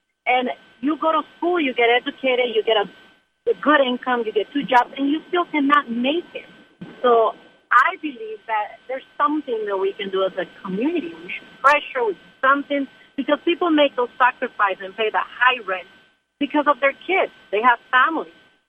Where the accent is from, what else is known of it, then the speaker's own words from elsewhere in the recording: Watts, California, United States; now in South Gate, United States; what I was saying is I grew up in Watts. Right now, I understand that right now, a three-bedroom house, if you rent in Watts, $900.